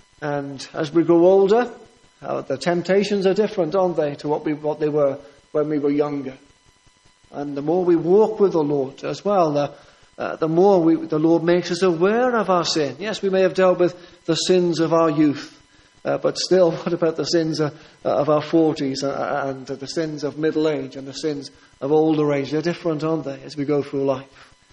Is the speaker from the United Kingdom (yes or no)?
yes; Wales, United Kingdom; I was brought up in South Wales, and when the steel industry and the coal mines were at their height